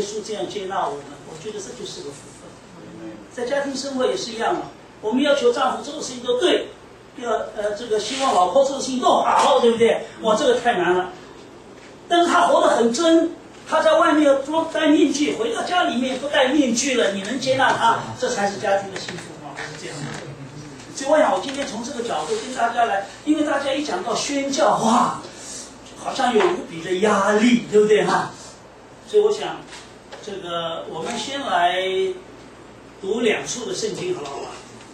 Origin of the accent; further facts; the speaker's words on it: Taipei, Taiwan; moved away as an adult; also born or lived in Shanghai, China; 我生在上海，十三岁到台湾，在台北，几乎一直在台北读书工作。等到三十二岁的时候，到泰国北部去